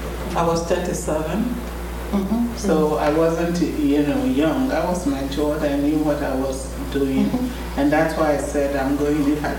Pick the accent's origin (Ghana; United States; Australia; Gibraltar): Ghana; moved away as an adult; And that's all I came with from Ghana. I just left all my belongings and I said, I'm going to go and try. If I don't like it, I'm coming back.